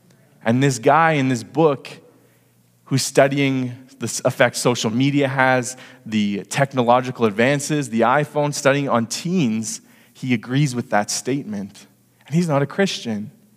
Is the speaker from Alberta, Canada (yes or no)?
yes; Edmonton, Alberta, Canada; now in Kamloops, Canada; I came from Edmonton. And so I need no say more about that. Because now I live in Kamloops and I look outside and there's already trees growing that I've never seen in my life because Edmonton is flat.